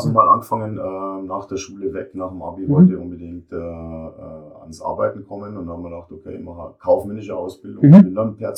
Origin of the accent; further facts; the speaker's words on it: Bavaria, Germany; Am Dialekt hört man es vielleicht. Ich komme aus dem Süden unseres Landes. Ich komme aus dem schönen Berchtesgadener Land.